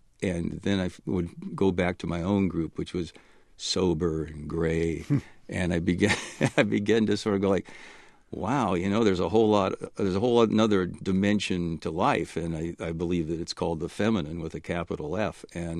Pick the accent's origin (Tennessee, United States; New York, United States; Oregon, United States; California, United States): Oregon, United States; born there; He was born in North Vietnam. I was born in Oregon.